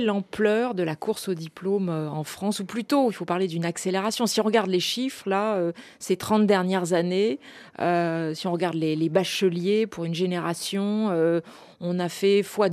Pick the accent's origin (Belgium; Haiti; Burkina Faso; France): Burkina Faso; Et chez nous, au Burkina, on voudra savoir qui t'a envoyé.